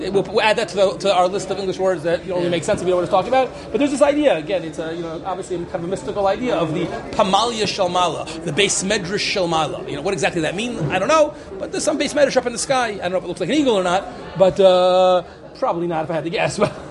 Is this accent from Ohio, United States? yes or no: yes; Cincinnati, Ohio, United States; It's actually in Detroit, and I grew up in Cincinnati. It wasn't that far from my house.